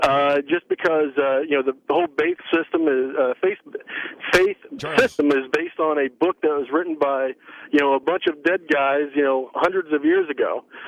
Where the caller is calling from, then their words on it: Woodbridge, Virginia, United States; I'm actually calling from Woodbridge, Virginia.